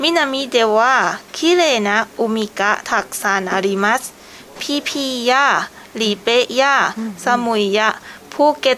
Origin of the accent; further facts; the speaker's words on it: Thailand; Japanese is a second language; タイから来ました。